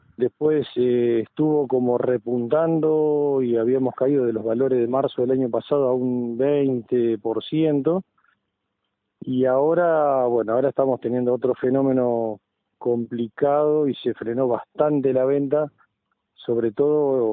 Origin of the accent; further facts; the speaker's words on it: Buenos Aires Province, Argentina; yo no soy nacido en Rosario, soy de una ciudad chica de provincia de Buenos Aires